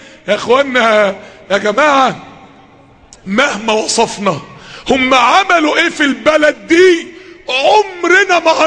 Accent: Mansoura, Dakahlia, Egypt

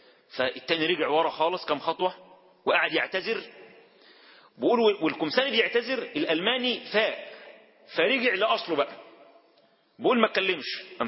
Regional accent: Egypt; هو عارف ان انا مصري

